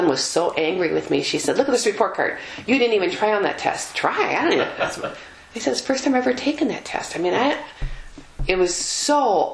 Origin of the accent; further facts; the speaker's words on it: Wisconsin, United States; I never thought I would have been a Bobcat when I came from Wisconsin.